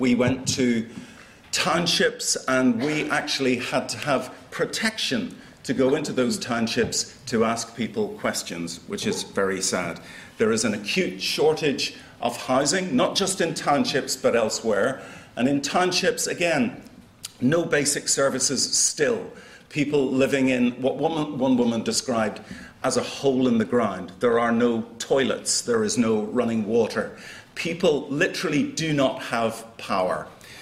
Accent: Ireland; I am Irish, and I came back from a country that is quite at ease with itself

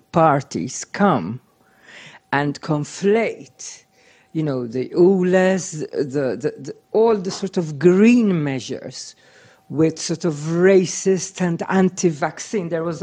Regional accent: Hackney, London, United Kingdom; I come from Hackney, from a borough in London, which is very green.

